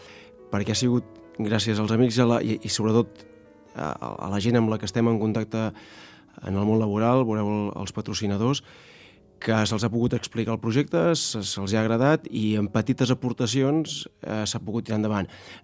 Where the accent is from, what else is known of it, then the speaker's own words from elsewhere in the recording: Centelles, Catalonia, Spain; Centelles és, per mi és ideal, a veure que sigui el meu poble